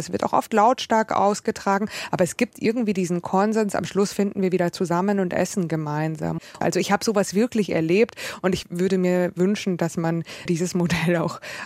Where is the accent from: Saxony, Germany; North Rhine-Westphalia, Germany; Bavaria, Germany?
Bavaria, Germany; Munich; Ich bin ja Münchnerin.